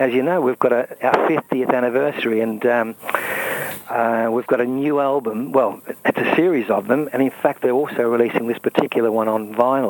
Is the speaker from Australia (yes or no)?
yes; Australia; Well, when I speak to my buddies back in Australia, they think I've got very Anglified, but it's funny how the accent really reverts back when you talk to somebody from your own country.